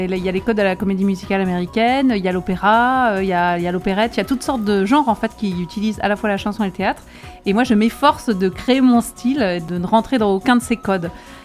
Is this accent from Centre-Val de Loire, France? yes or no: no; Normandy, France; je vous rappelle que je suis normande.